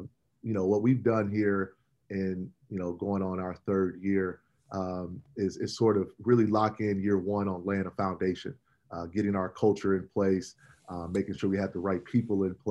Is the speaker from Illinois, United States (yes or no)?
yes; Joliet, Illinois, United States; also born or lived in Chicago; But back when I was at Northwestern, I didn't claim Chicago. I claimed Joliet.